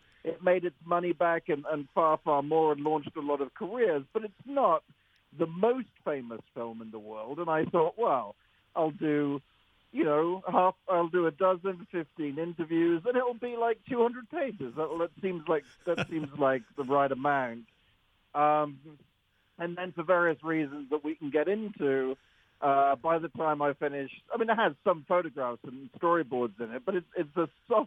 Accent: United Kingdom; And being British, I think it ran for two seasons of 7 episodes each.

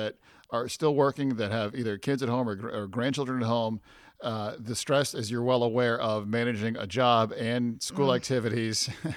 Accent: Worcester, Massachusetts, United States; One of my earliest memories, I grew up in Worcester.

